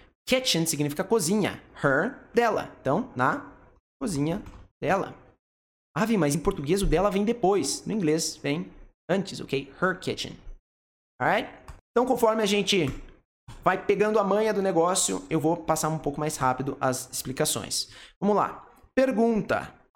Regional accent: Curitiba, Paraná, Brazil; born there; pelo menos aqui em Curitiba, a cidade onde eu nasci

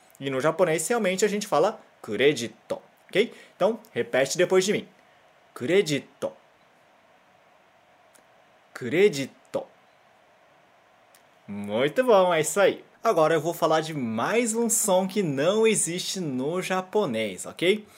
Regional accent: Brazil; Nesse caso, é realmente pro brasileiro, nós que somos brasileiros, tomarmos cuidado para não falar o som nasal na hora de falar palavras japonesas.

